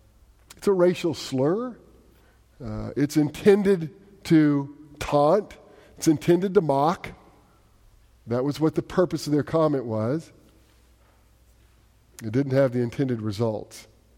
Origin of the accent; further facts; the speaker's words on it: Texas, United States; kill me, I'm a Texan